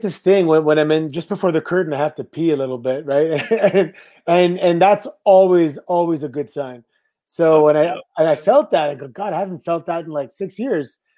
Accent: Canada; I'm Canadian.

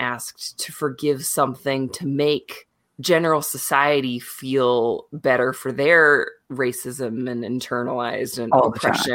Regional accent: Canada; Well, I'm Canadian, so I'm going to say we're classically known for just wandering around saying thank you and sorry for every single thing.

